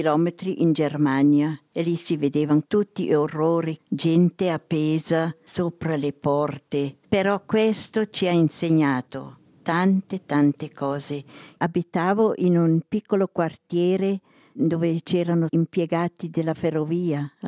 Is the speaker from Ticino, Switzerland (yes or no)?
no; Schaffhausen, Switzerland; born there; Sono nata a Schaffhausen nel 1927.